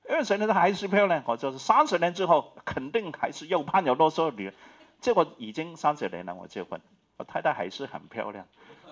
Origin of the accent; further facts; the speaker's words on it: China; 我们是在这样背景长大，我们是在很多苦难的中国背景之下长大